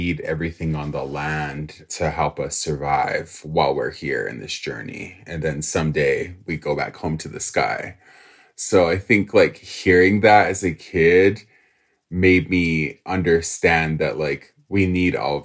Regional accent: Wyoming, United States; I am a Northern Arapaho tribal member. And so growing up on the Wind River Reservation

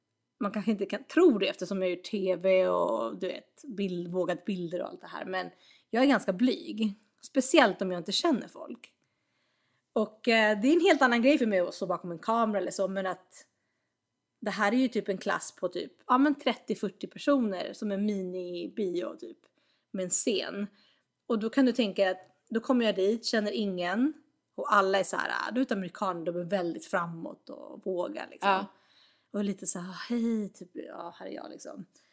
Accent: Sweden; accent: Swedish; försöka få bort min svenska accent.

